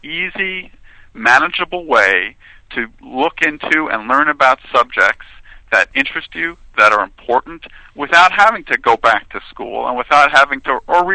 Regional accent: New York City, New York, United States; No, actually, I grew up in Manhattan on the Upper West Side.

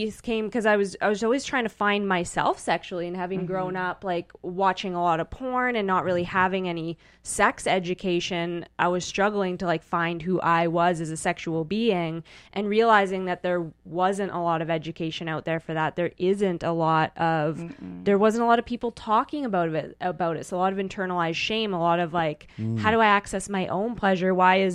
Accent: Edmonton, Alberta, Canada; now in United States; I'm from Edmonton, Alberta.

